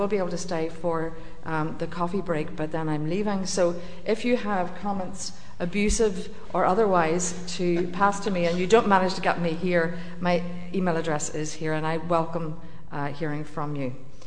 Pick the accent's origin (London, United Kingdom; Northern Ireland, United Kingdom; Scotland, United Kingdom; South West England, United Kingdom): Northern Ireland, United Kingdom; I am, as you can tell from my accent, not from the south of England. I'm from Northern Ireland. I was 16 when the Troubles broke out in Northern Ireland